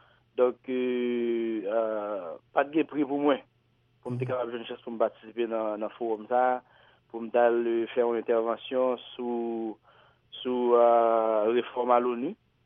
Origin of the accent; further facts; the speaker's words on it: Haiti; c'est moi-même comme seul haïtien